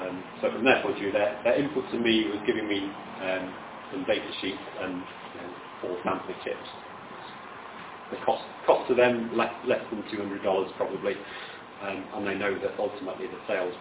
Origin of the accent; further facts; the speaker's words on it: United Kingdom; And I said, well, we're British, for ARM processors, why can't we do something?